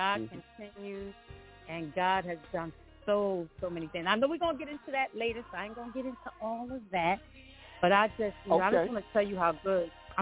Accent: Newark, New Jersey, United States; I'm from New Jersey, born, bred, and raised.

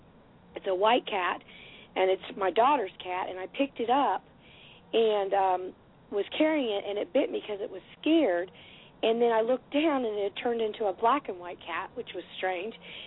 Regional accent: Oklahoma, United States; I'm originally from Oklahoma, so I'm very accustomed to watching the skies for tornadoes. We have lots of tornadoes there.

